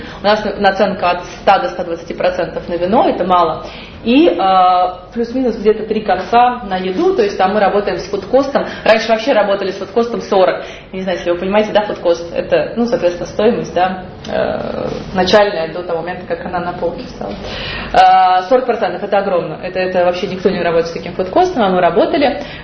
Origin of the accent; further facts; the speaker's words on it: Saint Petersburg, Russia; Конечно, очень хочется открыть в Питере, потому что это мой родной город